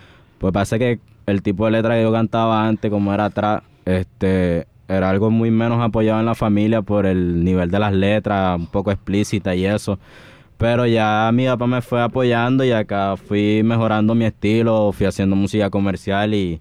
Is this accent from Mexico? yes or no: no; Venezuela; now in Colombia; Vengo de Venezuela. Tengo nacionalidad acá colombiana.